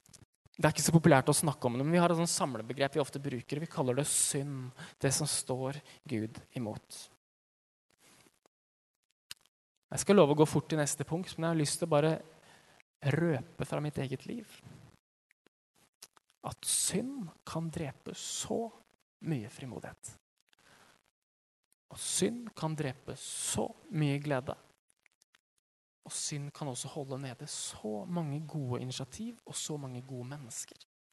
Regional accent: Vang, Innlandet, Norway; moved away as an adult; jeg dro fra Vang utenfor Hamar, der jeg kommer fra, til Johannesburg, en stor by i Sør-Afrika.

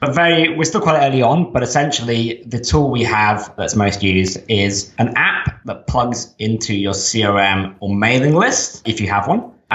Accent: England, United Kingdom; now in Sydney, Australia; I'm actually English originally, but I, like many of the smart ones, left that place.

